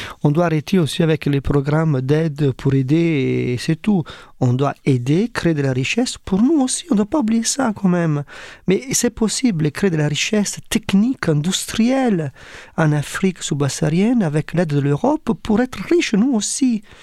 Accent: Tuscany, Italy; c'est pas loin de chez moi, en Toscane.

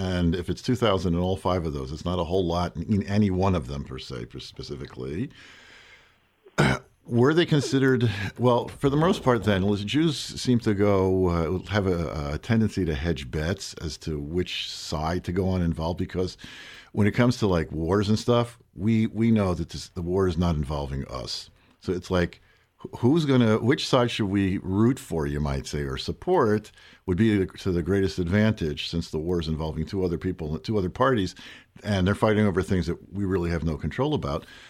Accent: New Jersey, United States; I can say that because I was born and raised in New Jersey.

